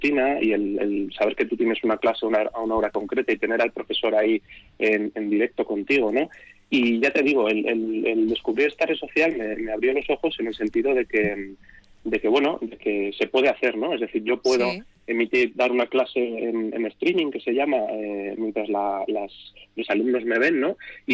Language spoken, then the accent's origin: Spanish; Madrid, Community of Madrid, Spain; moved away; en ese darnos tiempo pues empecé a enredar, como decís aquí, porque yo soy de Madrid